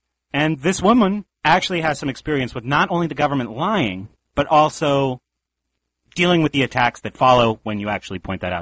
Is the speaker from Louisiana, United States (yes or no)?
no; Pennsylvania, United States; born there; And, you know, I was born in 1977 in Pennsylvania.